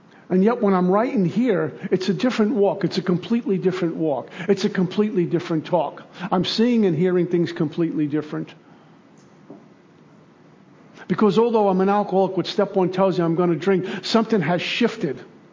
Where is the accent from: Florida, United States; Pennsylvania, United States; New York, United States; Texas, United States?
New York, United States; Brooklyn; Because my version of courage growing up in Brooklyn is, you don't tell anyone anything, that means you're tough.